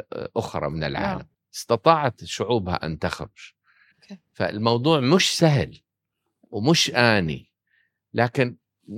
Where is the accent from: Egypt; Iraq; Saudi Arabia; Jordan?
Jordan; الآن عندنا في الأردن كان صار في حالة